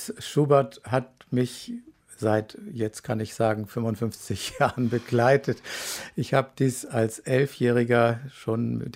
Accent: Hamburg, Germany; Und das Wort Gezeiten lag mir als Hamburger schon nahe.

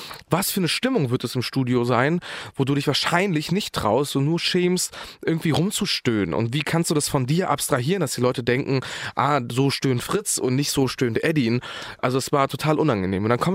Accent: Berlin, Germany; also born or lived in Bosnia and Herzegovina; ich bin Berliner und Deutscher

